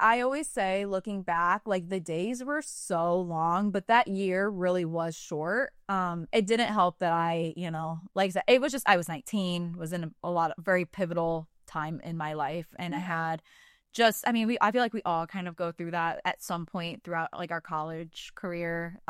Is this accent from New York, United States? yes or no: no; Defiance, Ohio, United States; I grew up in Defiance. Oh, okay. So kind of very small community. Great place to grow up and raise a family.